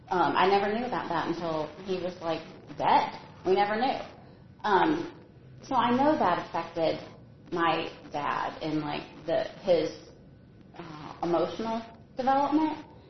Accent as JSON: {"language": "English", "region": "Michigan", "country": "United States", "tie": "born there", "said": "I was born in Michigan. We were all born in Michigan, and we moved around a lot."}